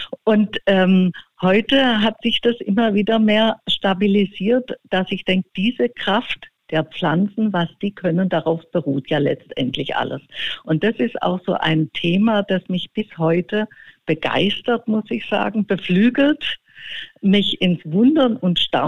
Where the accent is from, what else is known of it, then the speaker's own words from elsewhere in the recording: Stuttgart, Baden-Württemberg, Germany; in Stuttgart-Sillenbuch, wo ich aufgewachsen bin.